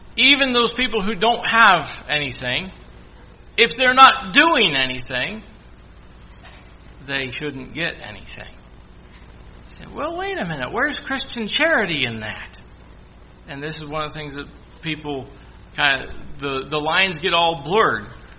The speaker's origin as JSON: {"language": "English", "country": "Canada", "said": "I'm a Canadian coming through."}